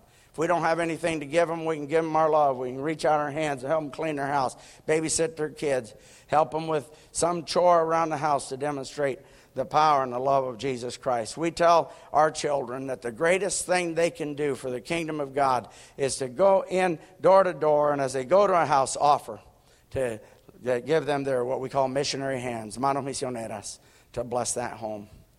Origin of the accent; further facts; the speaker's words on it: Nicaragua; I grew up in Nicaragua.